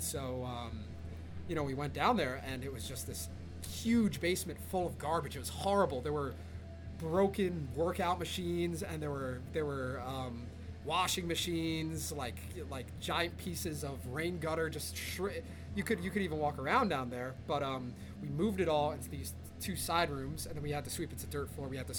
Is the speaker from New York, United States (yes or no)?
yes; Kings Park, New York, United States; No, I'm not. I'm from Kings Park, Long Island.